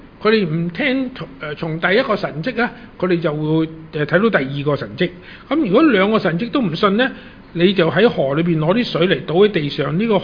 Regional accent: Hong Kong; also born or lived in Guangzhou; 我喺广州出世，4岁上帝就带咗我嚟香港，

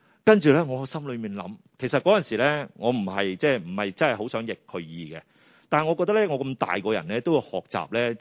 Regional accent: Chaozhou, Guangdong, China; 其实我由细呢，我是潮州人啊

